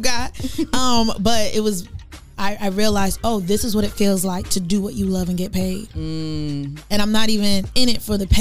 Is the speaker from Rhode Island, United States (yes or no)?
yes; Pawtucket, Rhode Island, United States; I'm from Pawtucket, born and raised, and it's been a blast being an artist and coming into my artistry.